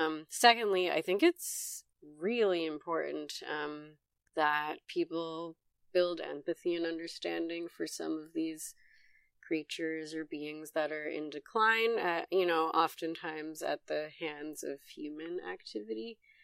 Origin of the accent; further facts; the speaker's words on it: New York, United States; growing up in New York State and spending a lot of time in the North Country, I have to say, hands down, my favorite bird is a common loon.